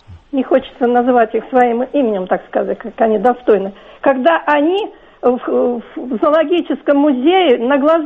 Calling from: Moscow, Russia; Я из Москвы.

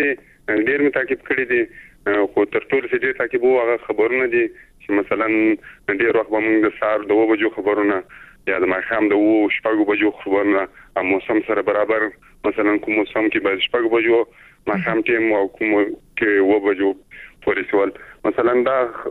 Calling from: Zabul, Afghanistan; مده زابل ویل

